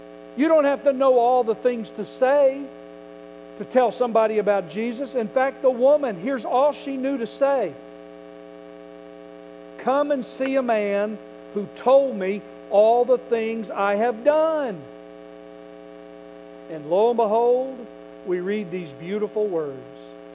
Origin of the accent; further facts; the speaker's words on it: Oklahoma, United States; I'm from Oklahoma. Wheat is what you do there. Wheat's everywhere.